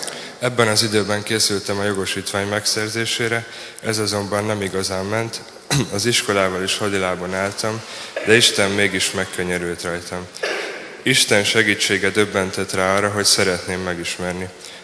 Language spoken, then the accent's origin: Hungarian; Budapest, Hungary; born there; Budapesten születtem 85. február 16-án. Szüleim római katolikusnak kereszteltek, de nem gyakorolták a vallást. 95-ben költöztünk Békásmegyerre édesanyámmal, szüleim válását követően.